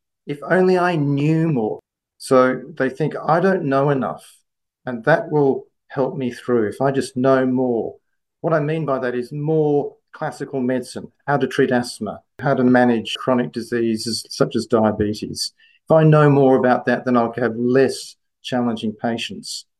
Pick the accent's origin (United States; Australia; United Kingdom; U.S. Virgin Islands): Australia; Perth, Western Australia; I was born in Perth, raised in Perth, went to UWA